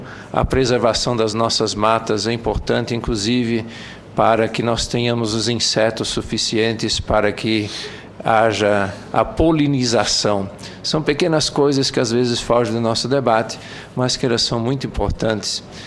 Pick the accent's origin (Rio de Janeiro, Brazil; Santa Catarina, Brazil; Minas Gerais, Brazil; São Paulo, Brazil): Santa Catarina, Brazil; Eu sou catarinense. … não é sobrenome.